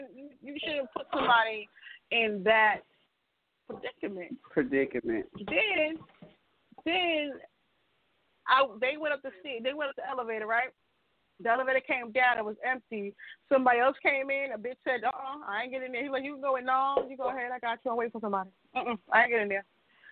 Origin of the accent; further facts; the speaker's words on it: Brooklyn, New York, United States; I'm like, I'm from Brooklyn, son. I'm from Brooklyn, son.